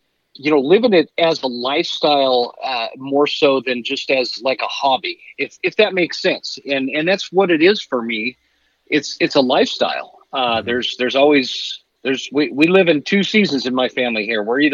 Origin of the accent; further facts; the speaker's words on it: Utah, United States; I grew up hunting the West. I grew up in Utah, and spent a lot of time in Utah, Idaho, and Wyoming, doing very outdoorsy.